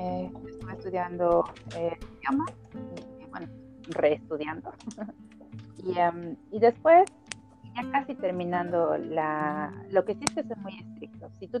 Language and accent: Spanish; Mexico; moved away as an adult; now in Germany; no supongo que tampoco nunca estuve en mí como mexicana a decir solamente de blanco salgo de mi casa